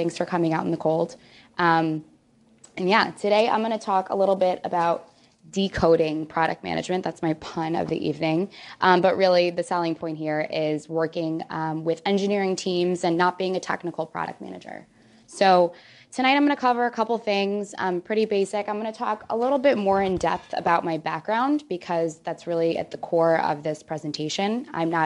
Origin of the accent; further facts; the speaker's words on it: Chicago, Illinois, United States; hail from the north side of Chicago, and I went to school at the University of Wisconsin-Madison. So I'm Midwesterner through and through.